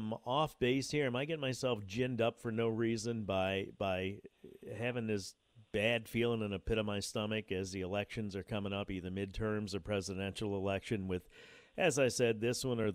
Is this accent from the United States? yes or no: yes; United States; And as an American, that concerns me